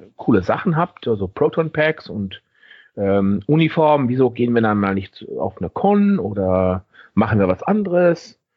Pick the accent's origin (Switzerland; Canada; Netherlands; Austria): Netherlands; German is a second language; Ich komme ja aus Holland und bin 44 Jahre alt.